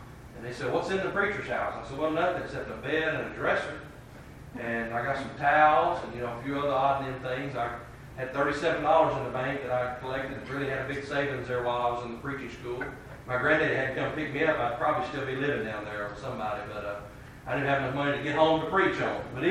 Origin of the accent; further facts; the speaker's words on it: Alamo, Tennessee, United States; Now, I'm from Crockett County, Tennessee. I'm from Alamo.